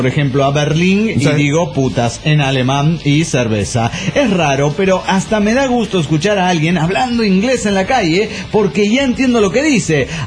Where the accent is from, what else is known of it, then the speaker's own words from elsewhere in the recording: Comitán, Chiapas, Mexico; de Comitán, Chiapas, México.